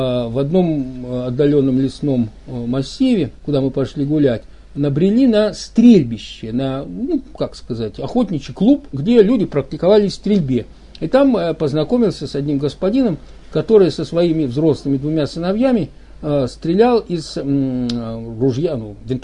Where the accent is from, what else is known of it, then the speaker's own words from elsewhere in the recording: Russia; я рассказал, что я из России